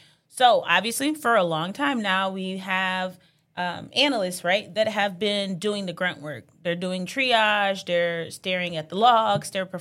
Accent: Ohio, United States; I'm from Ohio.

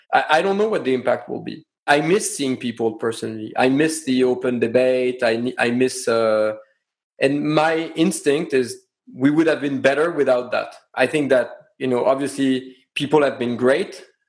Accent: France; accent: French; English is a second language; In France, the people are still in the office at 7. Like my French accent, I hope.

